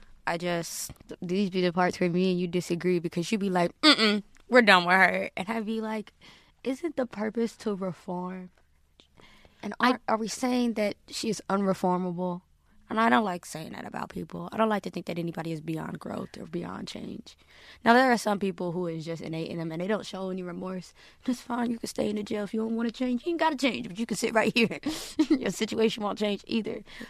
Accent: Atlanta, Georgia, United States; I'm from Metro Atlanta area too. So the way you talk, laugh, and add commentary reminds me of home.

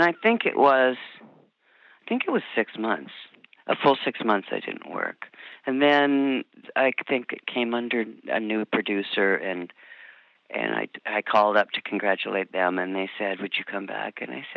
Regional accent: Michigan, United States; born there; also born or lived in Iowa / Omaha; No, I was born in Michigan, and my dad worked for Mutual of Omaha

